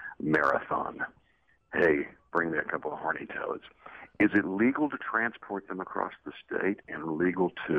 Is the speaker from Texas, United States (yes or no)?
yes; Amarillo, Texas, United States; now in Dallas, United States; I moved to Dallas about 40 years ago, but I grew up out in Amarillo, and we had an abundance of what we called red ants.